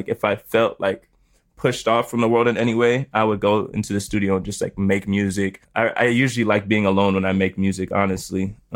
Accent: Florida, United States; I'm from South Florida, right? So I have a lot of, like, upcoming artist homies from Miami.

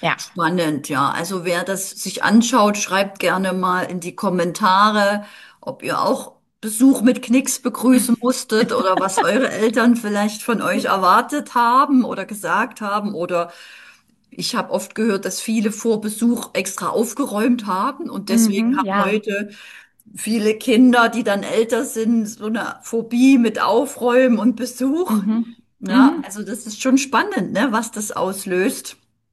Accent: Dresden, Saxony, Germany; Ich bin aus Dresden, ne?

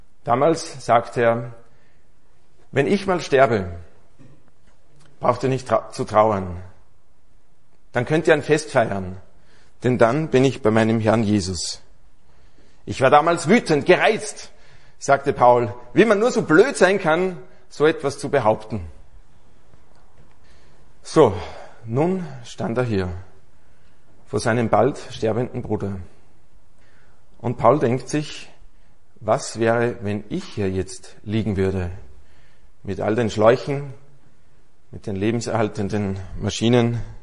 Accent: Aschach an der Steyr, Upper Austria, Austria; born there; now in Salzburg, Austria; also wir leben seit einigen Jahren in Salzburg. Aber gebürtig bin ich aus Aschach an der Steyr. Und das ist eigentlich wirklich der schönste Ort in ganz Österreich.

